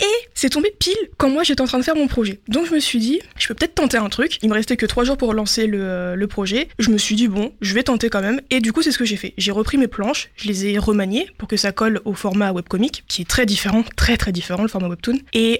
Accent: Le Havre, Normandy, France; je suis une autrice de bande dessinée et de webcomic de 24 ans. Je suis havraise.

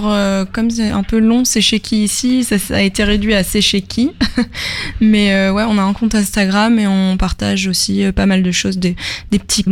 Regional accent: Le Havre, Normandy, France; j'ai 27 ans, je suis aussi originaire du Havre

